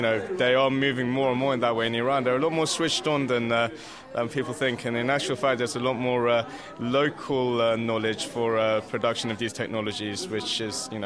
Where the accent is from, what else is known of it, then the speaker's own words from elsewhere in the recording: London, United Kingdom; I used to label myself as a little Iranian arms dealer, you know, because, the Iran-Iraq war was going on, and I was brought up in North London